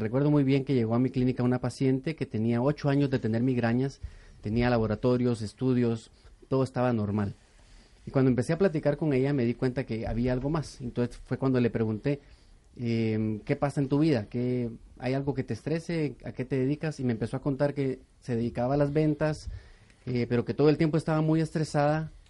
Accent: Guatemala; soy médico, cirujano, vengo de Guatemala.

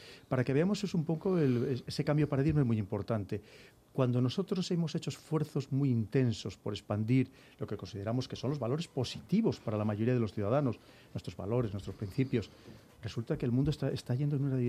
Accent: Spain; somos el pueblo español

